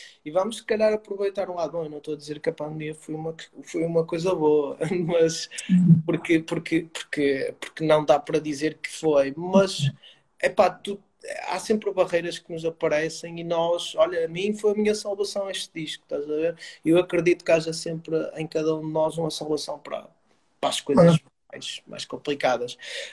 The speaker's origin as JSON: {"language": "Portuguese", "town": "Barcelos", "region": "Norte", "country": "Portugal", "tie": "born or raised there", "said": "É pertíssimo, eu sou natural de Barcelos, portanto é igual, é minho."}